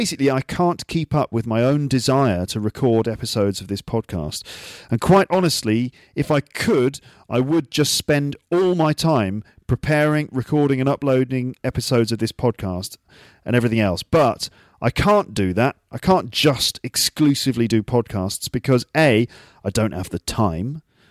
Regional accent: England, United Kingdom; No, I'm English, of course.

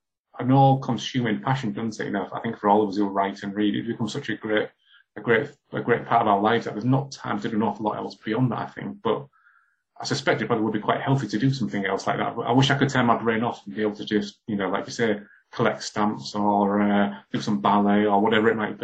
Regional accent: Hull, Yorkshire and the Humber, United Kingdom; when I was growing up in Hull in the 80s, it wasn't particularly the type of city where you were encouraged to do artistic things.

